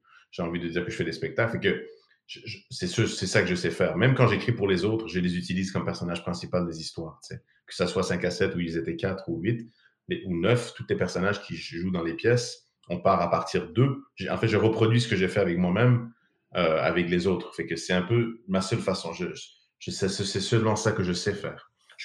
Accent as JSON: {"language": "French", "town": "Montreal", "region": "Quebec", "country": "Canada", "said": "je suis Montréalais, en fait, ça, je le sais 100%. Ouais. Parce que je vis à Montréal, puis je suis Montréalais, puis ça me convient."}